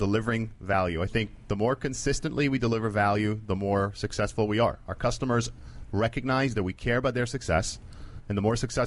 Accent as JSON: {"language": "English", "country": "Israel", "tie": "born or raised there", "said": "At the time that I grew up in Israel"}